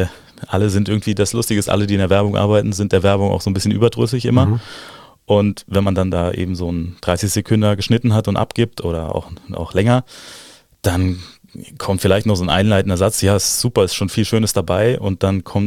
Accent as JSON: {"language": "German", "region": "Saarland", "country": "Germany", "tie": "born or raised there", "said": "ich komme aus dem Saarland und das Saarland ist natürlich sehr dicht an Frankreich, das heißt, ich bin ein Baguette-Kind sozusagen und bin damit aufgewachsen"}